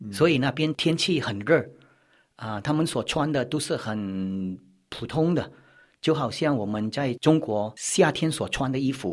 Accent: Philippines; also born or lived in Hong Kong; 因为我在香港出生，但是10岁就移民到菲律宾，可以说是菲律宾的华人。

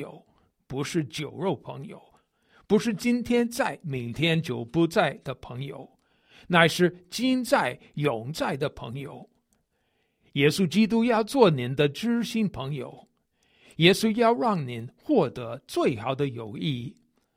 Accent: United States; Chinese is a second language; 因为我是个美国人，所以我比较喜欢吃甜点

